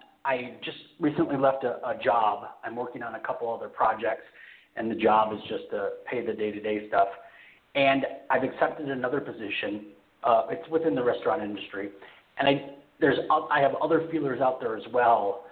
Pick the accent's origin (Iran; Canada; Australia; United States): United States; Detroit, Michigan; now in California, United States; Oh, just I'm from Detroit, and we work. We get out there and get after it and get our hustle on, and you know, work hard.